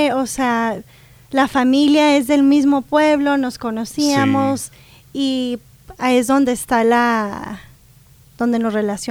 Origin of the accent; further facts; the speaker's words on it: El Paso, Texas, United States; Yo soy del Paso, Texas.